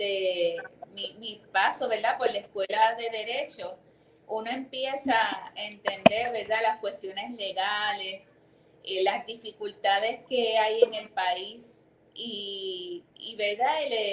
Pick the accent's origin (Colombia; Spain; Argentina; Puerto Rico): Puerto Rico; Caguas; also born or lived in Humacao; de Caguas. Yo vivía con mi mamá, pues mis papás se habían divorciado. Y entonces pues me crié en Caguas como hasta los 18 o 19 años, que entonces entré a la Universidad de Puerto Rico, recinto de Río Piedras, y me quedé entonces más o menos por el área metropolitana hasta el 98